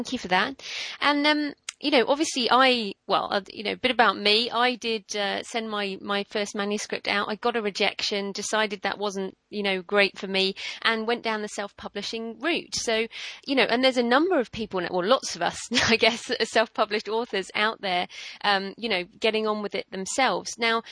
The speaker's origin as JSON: {"language": "English", "country": "United Kingdom", "lives_now": "Australia", "said": "because I'm in Australia, obviously I'm British"}